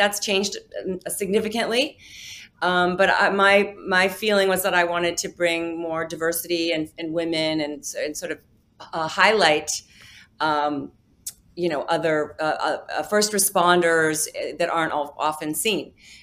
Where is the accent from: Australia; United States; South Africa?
United States; Minneapolis, Minnesota; also born or lived in Los Angeles / New York; I'm from the Midwest. I'm from Minneapolis, Minnesota.